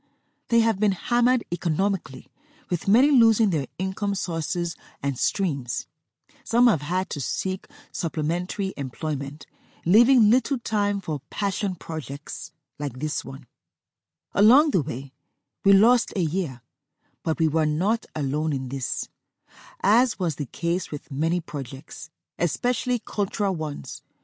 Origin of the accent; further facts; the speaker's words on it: South Africa; my home country, South Africa, began its first lockdown.